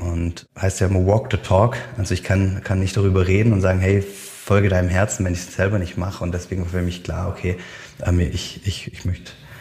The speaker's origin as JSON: {"language": "German", "region": "Baden-Württemberg", "country": "Germany", "tie": "born or raised there", "said": "ja, wenn Familie mal kommt, dann ziehe ich wieder zurück in meine Heimat, was jetzt im Baden-Württemberg ist."}